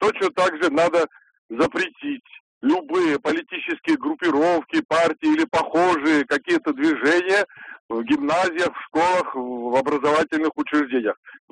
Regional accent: Saint Petersburg, Russia; я из Санкт-Петербурга.

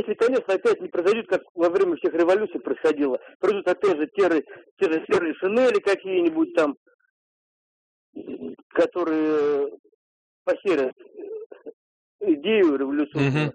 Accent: Moscow Oblast, Russia; Я из Подмосковья.

